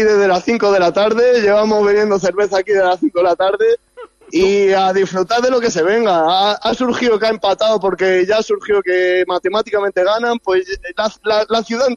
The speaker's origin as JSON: {"language": "Spanish", "town": "Puertollano", "region": "Castilla-La Mancha", "country": "Spain", "said": "Yo soy de Puerto Llano, de la misma ciudad que Cañizares."}